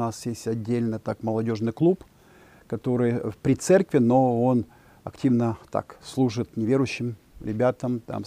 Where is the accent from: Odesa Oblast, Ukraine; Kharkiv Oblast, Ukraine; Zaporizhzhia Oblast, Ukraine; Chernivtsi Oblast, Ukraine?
Chernivtsi Oblast, Ukraine; Chernivtsi; also born or lived in Yakutia / Moscow; now in France; Мы сами выходцы из Украины, город Чернівці. В 90-х годах, когда железный занавес обрушился